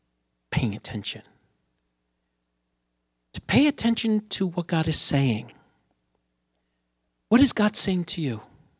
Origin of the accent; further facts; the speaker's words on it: New York, United States; moved away as an adult; For those of you who don't know, I'm a New Yorker. Right? I lived in New York for 41 years, and I grew up in pretty rough neighborhoods. So, I am a New Yorker. This is California.